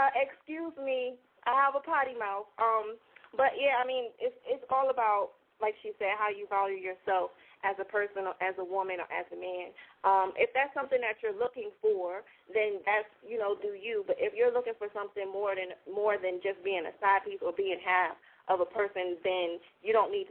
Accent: New York, United States; But Cassie Slim is representing from my hometown, New York, New Jersey area.

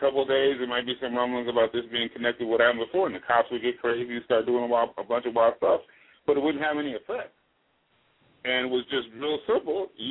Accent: Detroit, Michigan, United States; When I was growing up in Detroit during the 60s, the Detroit riot was the worst of all of them.

